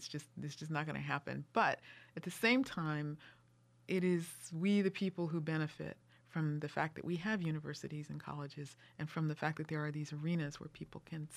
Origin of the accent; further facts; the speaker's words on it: California, United States; But when I was growing up in California, smothered chicken, that's what we used to get.